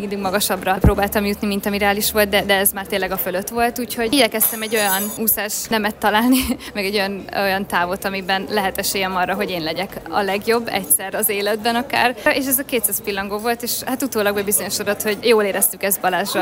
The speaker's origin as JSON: {"language": "Hungarian", "town": "Debrecen", "region": "Hajdú-Bihar", "country": "Hungary", "tie": "born there", "said": "hiszen én ott születtem Debrecenben, ott volt az egész családom"}